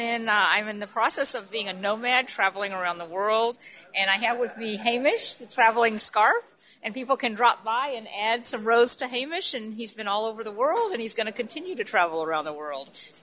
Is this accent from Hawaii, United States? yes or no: yes; Pahoa, Hawaii, United States; I'm from Pahoa, Hawaii in the United States.